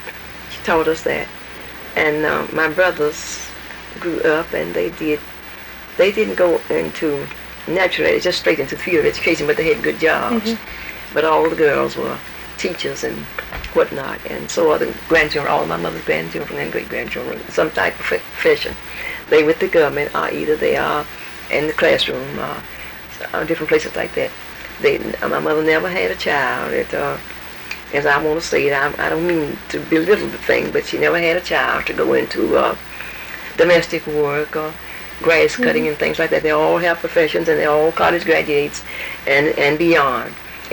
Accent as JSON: {"language": "English", "town": "Birmingham", "region": "Alabama", "country": "United States", "tie": "born or raised there", "said": "I was born in Birmingham, around by Parker, where Parker mm-hmm. High School lives today. And we lived in that community, and I stayed in that community until I came over here."}